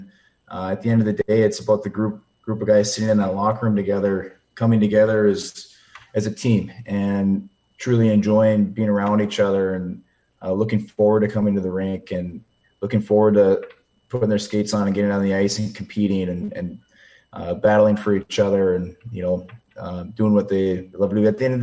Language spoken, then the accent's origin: English; Grand Forks, North Dakota, United States; Growing up in Grand Forks, that's what everyone does. Everyone plays hockey.